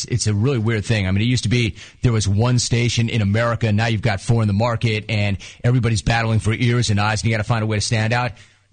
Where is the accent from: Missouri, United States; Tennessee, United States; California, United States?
California, United States; Los Angeles; So, yeah, I'm like you. I grew up in Los Angeles. I was a huge Laker fan